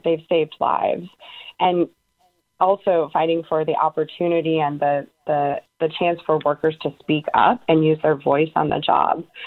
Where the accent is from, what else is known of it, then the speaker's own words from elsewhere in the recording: Cleveland, Ohio, United States; You know, I'm from Cleveland, Ohio. I was raised in a steelworker family.